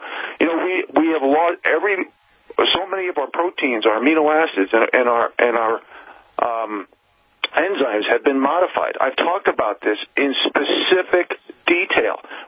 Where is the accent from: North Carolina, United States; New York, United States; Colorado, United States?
New York, United States; New York City; born there; now in Montana, United States; Now, I was born in Jamaica, Queens. We're both from Queens. And I lived in the metropolitan area of New York City for 26 years